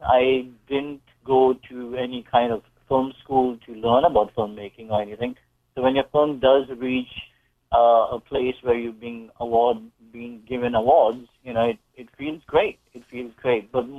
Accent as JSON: {"language": "English", "country": "India", "moved": "yes", "lives_now": "United States", "said": "I come from a family of filmmakers back in India. And then, of course, I was the black sheep, so I ran away and I came to America."}